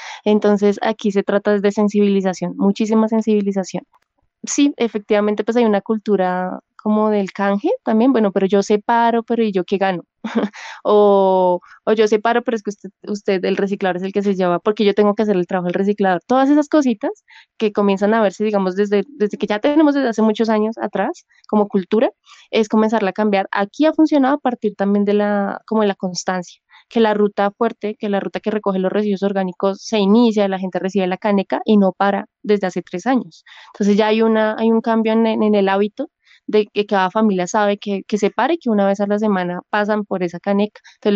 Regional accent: Bogotá, Colombia; Yo crecí en Kennedy, entre Bosa y Kennedy, sí, pero urbano. Entonces llegar a Mochuelo, ya en el año 2010, tenía 15 años

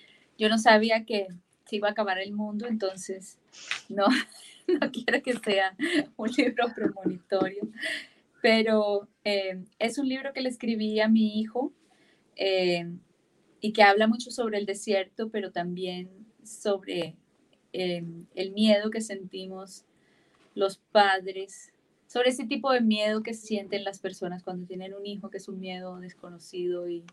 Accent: Barrancabermeja, Santander, Colombia; moved away; also born or lived in Bogotá; Yo nací, crecí en Barranca Bermeja, después me fui para Bogotá, después salí del país, etc.

